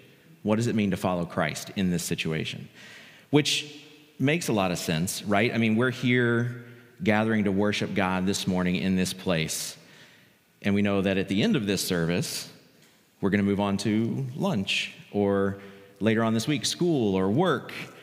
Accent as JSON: {"language": "English", "region": "Texas", "country": "United States", "said": "in my home country of Texas."}